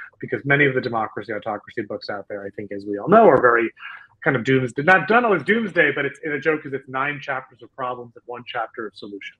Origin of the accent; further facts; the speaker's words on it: United States; I traveled to Singapore. I'm American. I lived in the UK.